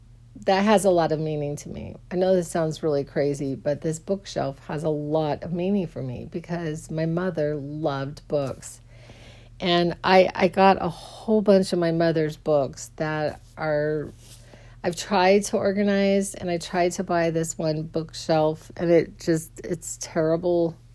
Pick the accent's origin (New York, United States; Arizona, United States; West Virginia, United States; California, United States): Arizona, United States; I'd never seen a firefly in my life growing up in Arizona.